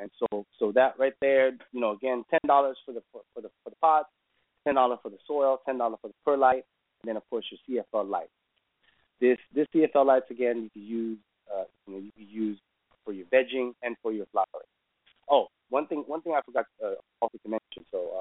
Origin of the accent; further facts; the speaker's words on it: West Coast, United States; I'm from the West Coast, and Breezy is from the East Coast.